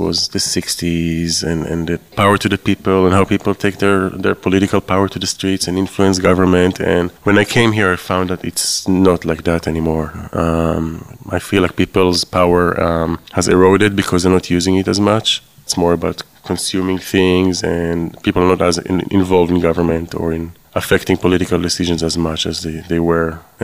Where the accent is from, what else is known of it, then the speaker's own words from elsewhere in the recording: Tel Aviv District, Israel; moved away as an adult; now in United States; I was born in 1972 in Israel, and I lived in the United States for 15 years. I came from the Tel Aviv area. It's by the beach. I grew up on the coast of the Mediterranean, which is a great thing to have.